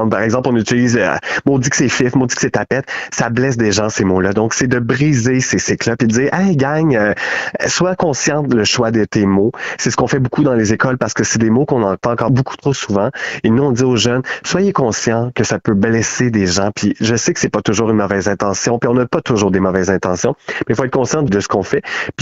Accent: Quebec, Canada; je suis de la Montérégie, on y travaille

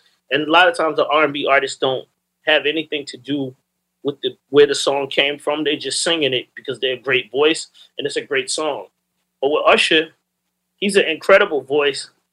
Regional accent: the South, United States; I was like, I'm from the South.

